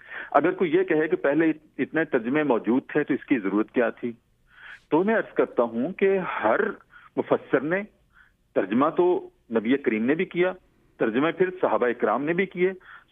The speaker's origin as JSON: {"language": "Urdu", "town": "Sahiwal", "region": "Punjab", "country": "Pakistan", "tie": "born or raised there", "said": "میں بنیادی طور پر ساہیوال سے تعلق رکھتا ہوں. 14 ستمبر 1961 کو میری ساہیوال شہر میں میری پیدائش ہوئی, پاکستان کا ایک شہر ہے وہاں."}